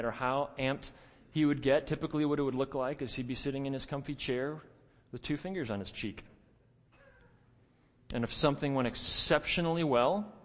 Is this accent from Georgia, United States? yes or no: no; Chicago, Illinois, United States; I'm a Midwest guy. I grew up in Chicago